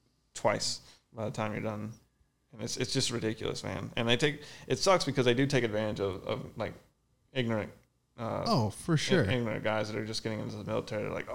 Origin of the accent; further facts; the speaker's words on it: Louisiana, United States; Yeah, so I'm from Louisiana, so I'm like all about Popeyes.